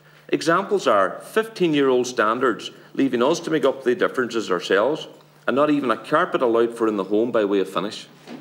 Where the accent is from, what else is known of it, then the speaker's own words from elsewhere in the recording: County Donegal, Ireland; I am from Donegal